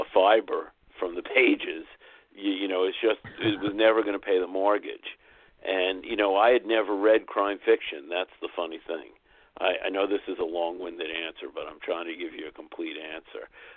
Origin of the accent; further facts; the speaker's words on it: Brooklyn, New York, United States; I was born and raised in the Coney Island, Brighton Beach section of Brooklyn, New York.